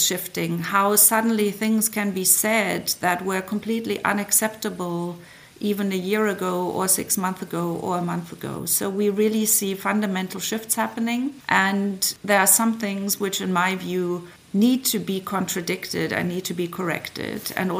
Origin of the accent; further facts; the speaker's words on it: Germany; I do think that my home country and the European continent, on the one hand, has a huge potential